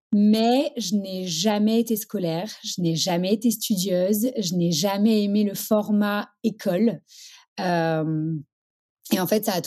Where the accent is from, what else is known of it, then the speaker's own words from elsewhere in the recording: Paris, Île-de-France, France; Je suis parisienne, je suis maman de deux petites filles et je suis mariée à Raphaël.